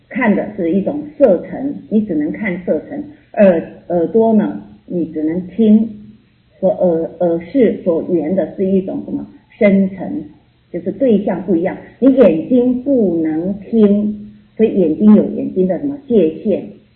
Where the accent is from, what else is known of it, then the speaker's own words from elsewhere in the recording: China; 因为我们中国人比较重视吃